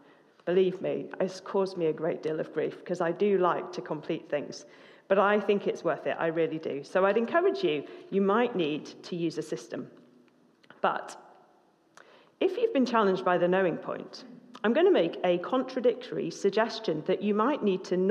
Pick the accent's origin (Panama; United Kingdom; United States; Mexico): United Kingdom; It's probably because I'm British and I find it hard to talk about anything but the weather.